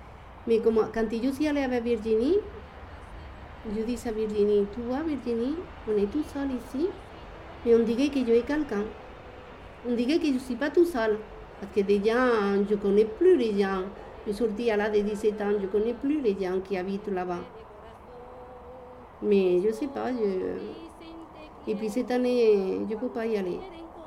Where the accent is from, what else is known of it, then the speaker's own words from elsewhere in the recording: Andalusia, Spain; French is a second language; now in France; c'est mon pays natal, où je suis née, où je me suis levée. Ce n'est pas Barcelone, moi, c'est mon pays natal, c'est l'Andalousie.